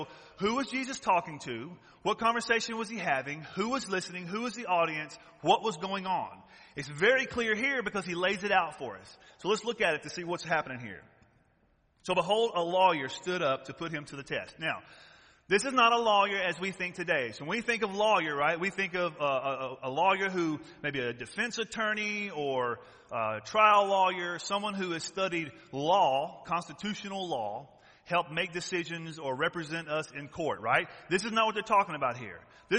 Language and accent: English; the South, United States; I'm from the South, and they like to talk loud and fast, and everybody's shouting back at you